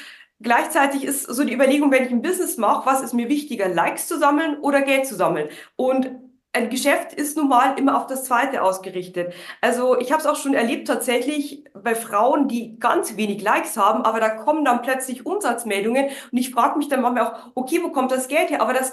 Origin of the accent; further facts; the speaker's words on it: Bavaria, Germany; accent: Bavarian; aber du hörst es auch in meinem Akzent, ich komme aus Bayern